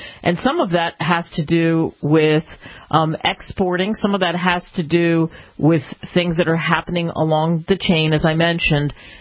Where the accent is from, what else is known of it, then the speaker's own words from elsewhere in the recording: New Jersey, United States; but I grew up in South Jersey, which was, you know, farmers markets and some farms, some great big farms